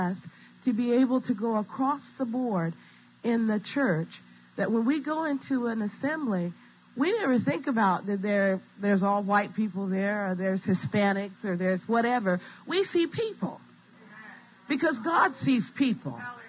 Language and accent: English; West Coast, United States; I was raised on the West Coast